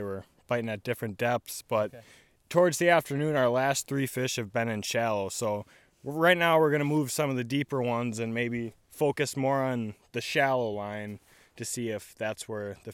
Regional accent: Germantown, Wisconsin, United States; Germantown, Wisconsin.

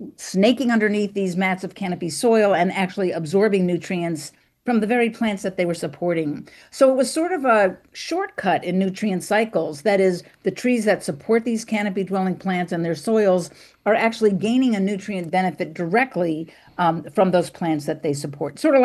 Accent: Bethesda, Maryland, United States; I grew up in Bethesda, Maryland. My parents had these 8 maple trees that lined the driveways.

